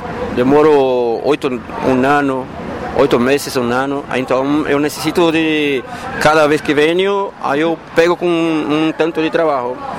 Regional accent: Mexico; Portuguese is a second language

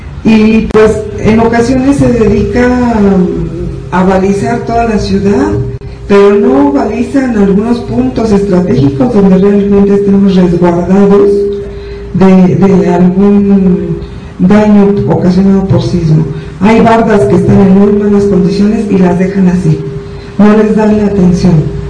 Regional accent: Mexico; no cumplía con un deber como ciudadana y como mexicana

